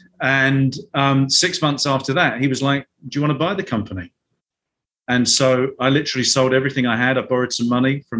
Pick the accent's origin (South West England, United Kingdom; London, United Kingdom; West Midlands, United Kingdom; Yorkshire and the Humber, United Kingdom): London, United Kingdom; now in Chicago, United States; I'm originally from London, now living in Chicago, and here to talk about everything that's pop-up.